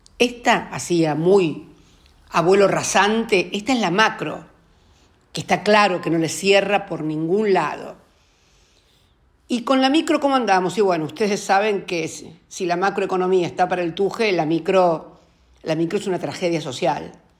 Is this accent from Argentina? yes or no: yes; Argentina; yendo a otras de las cuestiones que nos deben ocupar tanto como argentinos y como militantes